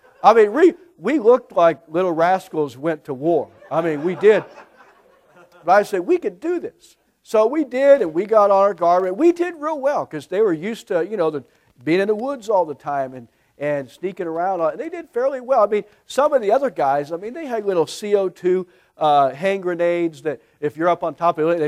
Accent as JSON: {"language": "English", "region": "Indiana", "country": "United States", "tie": "born there", "also_born_or_lived": "Florida", "lives_now": "Tennessee, United States", "said": "we live in Tennessee, now I have to get used to that, because I was born in Indiana, and then we moved to another northern state, we moved to Florida."}